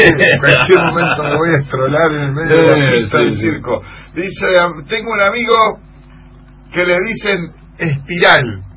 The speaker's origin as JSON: {"language": "Spanish", "town": "Apóstoles", "region": "Misiones", "country": "Argentina", "lives_now": "Río Mayo, Argentina", "said": "desde Río Mayo, en Chubut. Mucho frío acá. En realidad yo soy de Apóstoles, Misiones, pero hace 9 años que estoy en Río Mayo."}